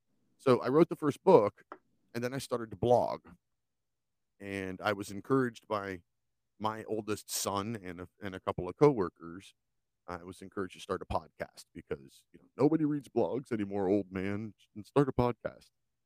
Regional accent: United States; Things that I saw growing up in America

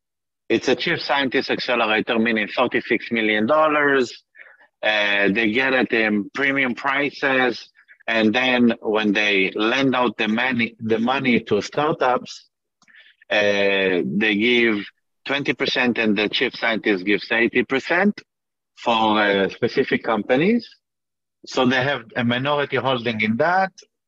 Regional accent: Canada; I am Canadian.

